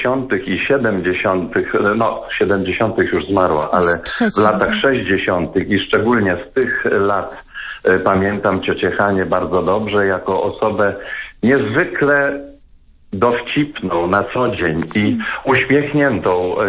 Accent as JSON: {"language": "Polish", "town": "Warsaw", "region": "Masovian Voivodeship", "country": "Poland", "said": "jesteśmy rodziną szlachcierów z Warszawy"}